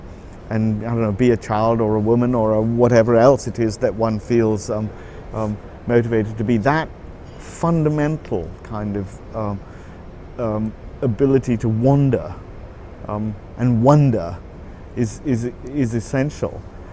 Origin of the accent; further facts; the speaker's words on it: India; now in United Kingdom; And I grew up in India, and in some ways I'm a foreigner there.